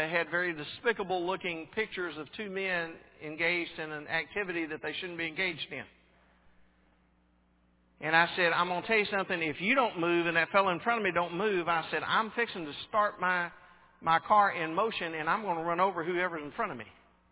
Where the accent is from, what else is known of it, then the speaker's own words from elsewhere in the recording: Texas, United States; I'm from Texas, don't do that.